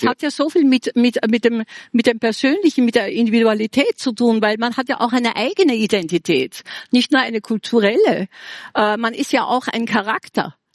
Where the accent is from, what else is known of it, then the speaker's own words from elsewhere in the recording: Austria; Ich komme aus dem Salzkammergut.